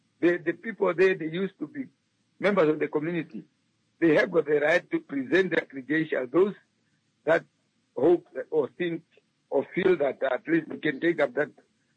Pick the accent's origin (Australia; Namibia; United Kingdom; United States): Namibia; now in Windhoek, Namibia; I have been working in Windhoek, but my home state is still in the north.